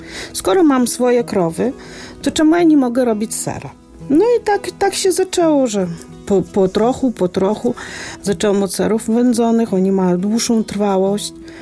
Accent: Lithuania; now in Poland; I właśnie korzystając z przepisów z Litwy, skąd pochodzę, właśnie tam jest popularny ser bardzo pieczony.

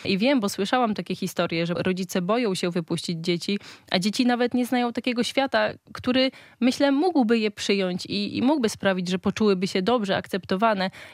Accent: Suchowola, Podlaskie Voivodeship, Poland; Pochodzę z Suchowoli, tam około 3000 mieszkańców.

